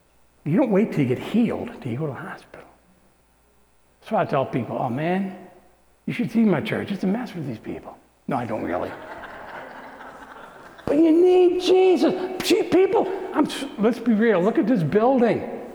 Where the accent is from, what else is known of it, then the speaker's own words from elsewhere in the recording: Morrisville, United States; I remember I'm a young Christian. I'm at Morrisville. I'm from Morrisville.